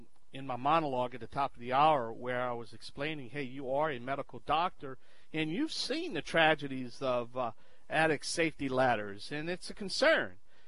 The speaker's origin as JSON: {"language": "English", "region": "Louisiana", "country": "United States", "said": "I'm the Cajun originator down in South Louisiana, down in Cajun country."}